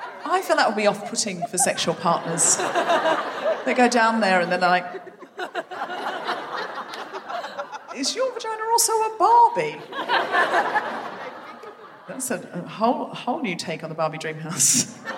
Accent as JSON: {"language": "English", "region": "London", "country": "United Kingdom", "said": "I'm from London"}